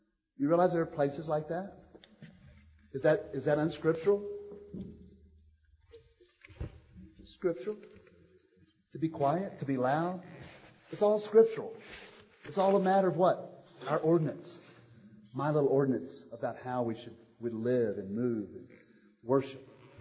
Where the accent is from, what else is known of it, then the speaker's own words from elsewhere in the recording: Texas, United States; moved away; You know, I came from Texas, and, you know, there's things. When I got to California, man, avocados everywhere.